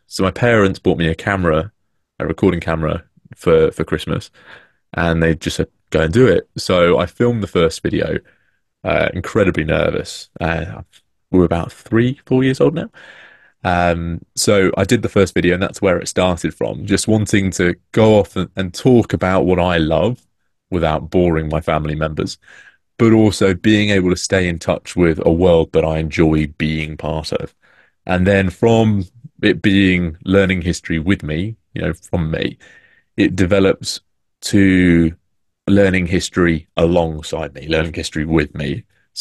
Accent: Peterborough, East of England, United Kingdom; I've grown up in the shadow of Peterborough Cathedral, and I've always wanted to give back to my hometown, and to share the history that we have here.

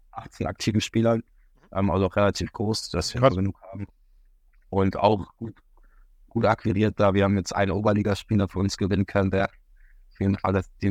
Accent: Hanover, Lower Saxony, Germany; in Hannover auch groß geworden.

